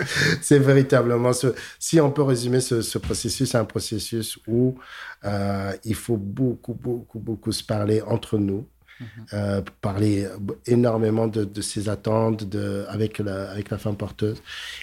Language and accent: French; Montreal, Quebec, Canada; Je suis d'une époque, j'ai grandi à Montréal, autour des années, j'avais 20 ans, autour des années 90